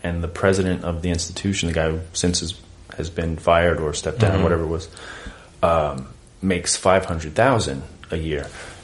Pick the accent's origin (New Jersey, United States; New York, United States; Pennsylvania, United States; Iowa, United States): New York, United States; Bellerose; I grew up further east in Belrose, about